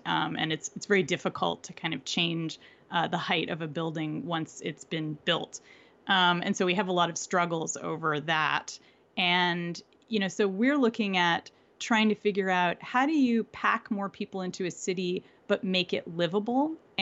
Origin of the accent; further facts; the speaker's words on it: California, United States; I come from Southern California, and my family is all from LA. And so I spent a lot of time there growing up.